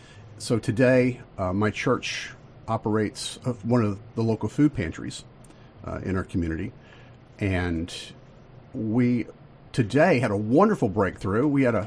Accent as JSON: {"language": "English", "region": "Mississippi", "country": "United States", "tie": "born or raised there", "said": "I grew up in Mississippi, where I was very conscious of inequity and injustice in our food systems."}